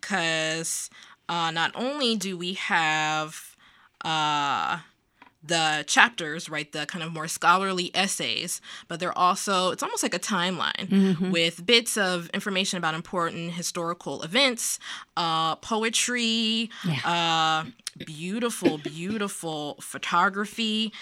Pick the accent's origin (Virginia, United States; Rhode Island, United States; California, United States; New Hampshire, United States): Virginia, United States; I'm also Southerner. I'm from Virginia originally.